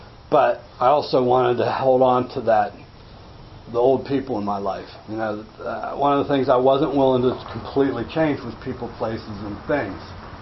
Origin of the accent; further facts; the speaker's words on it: Greensburg, Pennsylvania, United States; I come from Greensburg.